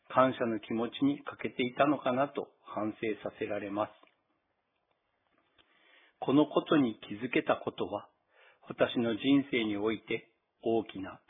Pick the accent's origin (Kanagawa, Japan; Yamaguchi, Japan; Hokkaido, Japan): Hokkaido, Japan; 私は北海道に生まれ、60年間北海道に住み続けていながら、